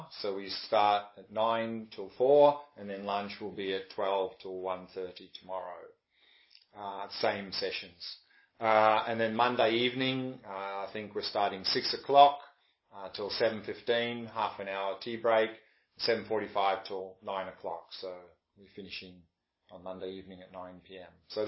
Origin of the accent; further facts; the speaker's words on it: Australia; I was born in Australia, grew up there.